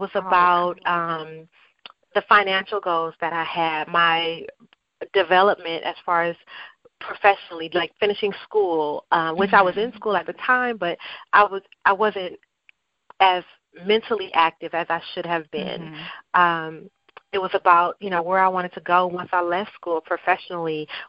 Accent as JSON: {"language": "English", "town": "Compton", "region": "California", "country": "United States", "tie": "born or raised there", "said": "I grew up in Compton, California, and I am one of three siblings."}